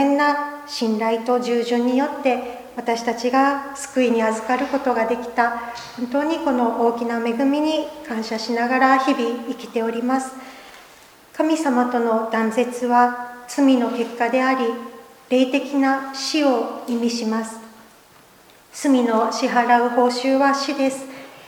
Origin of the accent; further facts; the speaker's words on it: Fukuoka, Japan; also born or lived in Kumamoto; now in Sapporo, Japan; 熊本で生まれて福岡で育った私には、